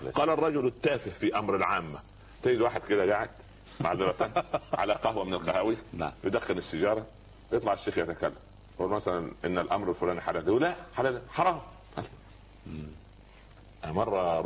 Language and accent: Arabic; Egypt; عندنا في مصر